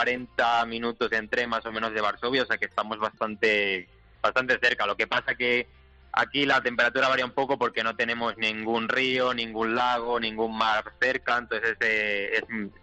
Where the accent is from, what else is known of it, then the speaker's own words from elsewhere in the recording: Spain; yo la verdad que sigo siendo bastante español